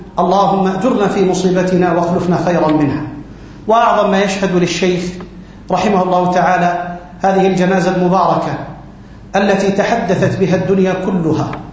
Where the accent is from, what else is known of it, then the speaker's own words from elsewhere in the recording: Amman, Amman Governorate, Jordan; also born or lived in Aqaba; فأنا أذكر في الثمانينيات لما كنت في مراحل الدراسية الأولى، وانتقلنا من العقبة إلى عمان في سنة 84-85